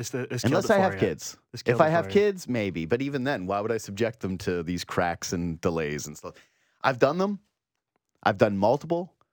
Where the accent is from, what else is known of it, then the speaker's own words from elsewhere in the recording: Whitehorse, Yukon, Canada; Again, I was from Whitehorse, Yukon.